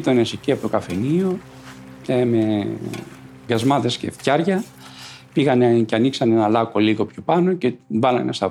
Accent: Kaisariani, Attica, Greece; Γεννήθηκα στην Κεσαριανή. Μέχρι το 1944 που έφυγε η Γερμανία, εγώ ήμουν 6 στα 7.

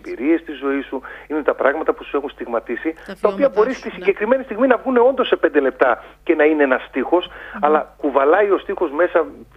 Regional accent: Leptokarya, Central Macedonia, Greece; Καταγωγή μου είναι από Κατερίνη, η ιδιαίτερη πατρίδα μου είναι από Λεπτοκαριά, ένα μικρό χωριό της Πιερίας. Mm-hmm. Έχουμε γεννηθεί δηλαδή και βλέπουμε θάλασσα και βουνό.

